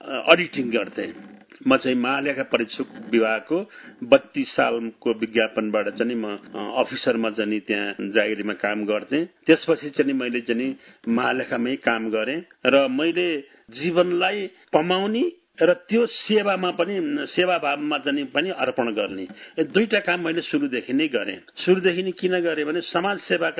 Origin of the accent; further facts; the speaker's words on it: Gandaki Province, Nepal; born there; म स्पेसल्ली मेरो जाने यो स्याङ्जा पौवी गौडे गाविसमा जाने म जन्मेपछि